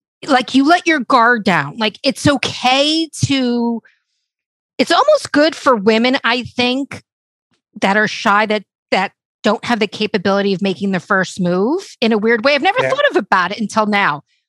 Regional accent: New Jersey, United States; Just say, okay, look, so I'm from New Jersey.

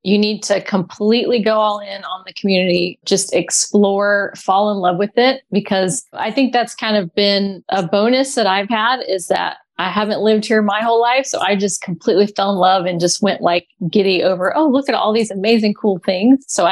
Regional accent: Mobile, Alabama, United States; moved away as an adult; now in St. Petersburg, United States; Yeah, so I am in St. Pete, Florida, Tampa Bay. I am from Mobile, Alabama originally. So I did real estate there first and moved here in 2015.

